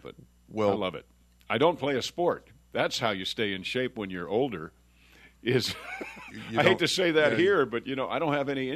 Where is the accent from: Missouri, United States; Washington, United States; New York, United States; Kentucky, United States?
New York, United States; I'm from New York.